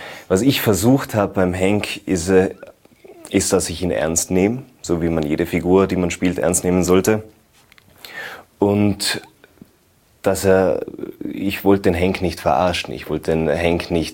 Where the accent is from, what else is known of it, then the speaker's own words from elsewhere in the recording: Tyrol, Austria; Generell als Tiroler Schauspieler, als junger Tiroler Schauspieler bei den Volksschauspielen mitzuwirken, ist eine große Freude und eine große Ehre.